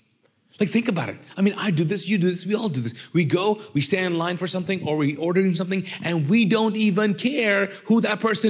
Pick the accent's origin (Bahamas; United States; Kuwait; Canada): Kuwait; I grew up in the Middle East and I grew up in not like poor Middle East. I grew up in Kuwait, which is one of the most richest countries in the world.